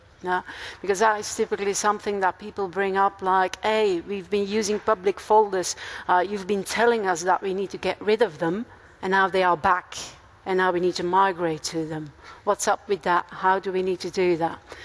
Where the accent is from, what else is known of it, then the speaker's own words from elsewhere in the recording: Antwerp, Flanders, Belgium; I'm from Belgium, from Antwerp. Of course, the most beautiful city there is in Belgium.